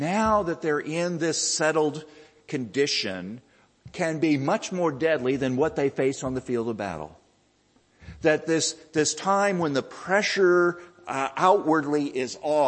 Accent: Texas, United States; I remember back in my hometown in Texas

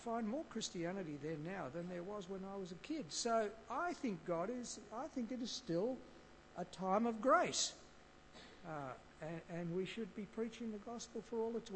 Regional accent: Coffs Harbour, New South Wales, Australia; And I think about growing up in Coffs Harbour. I never heard the gospel in my 17 years of growing up in Coffs Harbour back in the 1950s and 60s.

